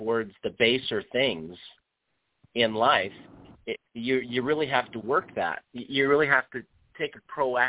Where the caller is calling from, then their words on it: Salt Lake City, Utah, United States; I'm calling from Salt Lake, Utah